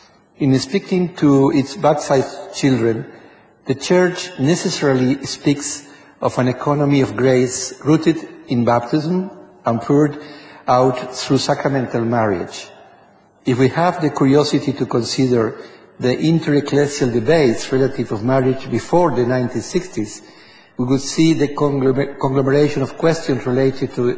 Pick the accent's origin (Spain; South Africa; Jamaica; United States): Spain; accent: Spanish; English is a second language; my Spanish background is strong in my accent. I apologize for my English.